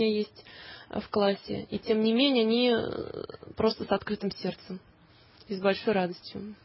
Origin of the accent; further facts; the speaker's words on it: Tula, Tula Oblast, Russia; born there; Да, я родилась в Туле.